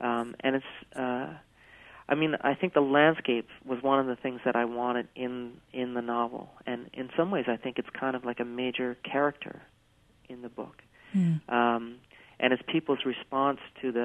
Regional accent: Buchans, Newfoundland and Labrador, Canada; is about 5 minutes from my hometown of Buchans.

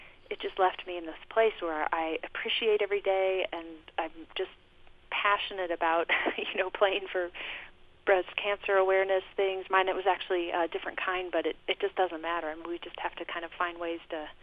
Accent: Champaign, Illinois, United States; Yes, I grew up in Champaign and went through all the schools there and went through the university

